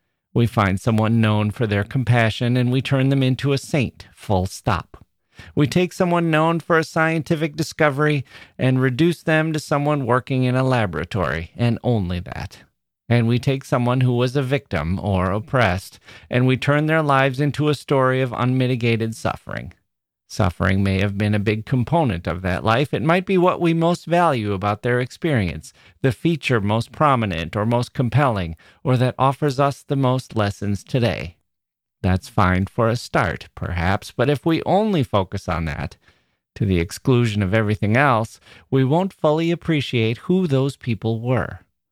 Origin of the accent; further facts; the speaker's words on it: Wisconsin, United States; I'm from Wisconsin, and we scoff at people in California who say, oh, it was 40 degrees last night, quite cold.